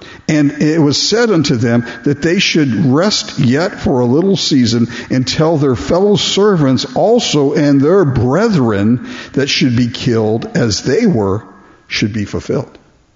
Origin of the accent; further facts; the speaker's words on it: Japan; I was raised in Japan, so we had earthquakes frequently in Japan.